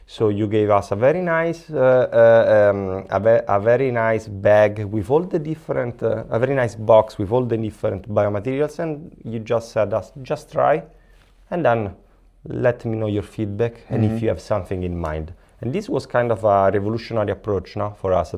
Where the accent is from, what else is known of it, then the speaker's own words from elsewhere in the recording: Rome, Lazio, Italy; English is a second language; I'm from Italy. I'm from Rome. I am 35 years old.